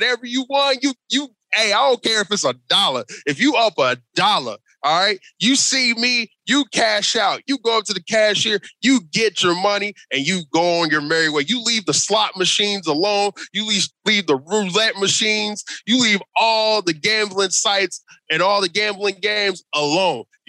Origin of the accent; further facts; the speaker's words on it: Ohio, United States; I mean, yeah, I am from Ohio.